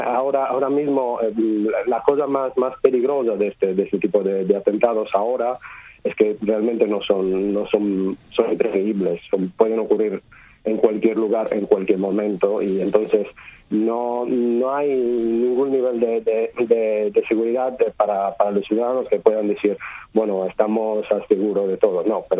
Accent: Italy; Spanish is a second language; now in Barcelona, Spain; Yo soy italiano en particular modo

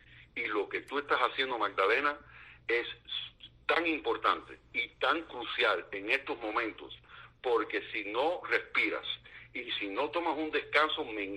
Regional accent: Cuba; porque soy cubano y me duele.

